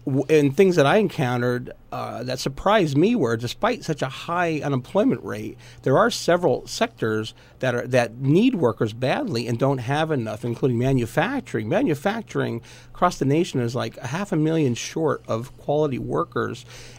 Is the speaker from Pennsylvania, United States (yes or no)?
yes; Pennsylvania, United States; now in Lehigh Valley, United States; because I'm not from Lehigh Valley originally, I'm from up in Luzerne County